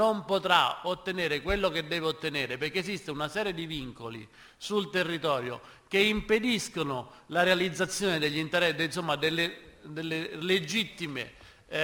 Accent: Rome, Lazio, Italy; io vengo da Roma, ho studiato il mezzogiorno

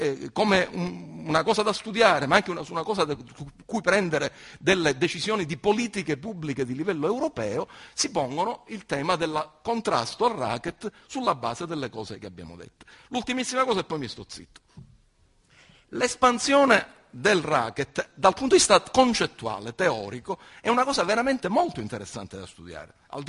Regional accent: Sicily, Italy; siamo siciliani

